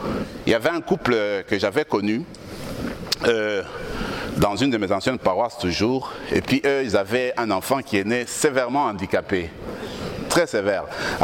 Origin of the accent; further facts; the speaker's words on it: DR Congo; born there; Alors, vous savez bien que je suis né au Congo.